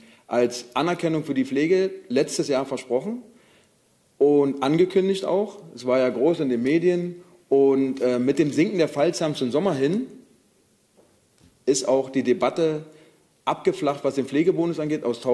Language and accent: German; Brandenburg, Germany; ich komme aus Brandenburg, kurz vor der Grenze von Berlin